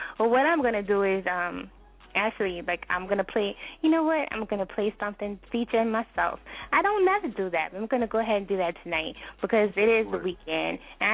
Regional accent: Texas, United States; Rest in peace, everybody, because I'm from Texas.

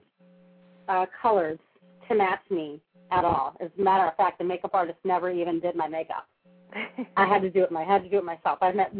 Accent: Los Angeles, California, United States; my grandmother lied to us when I was growing up in Los Angeles

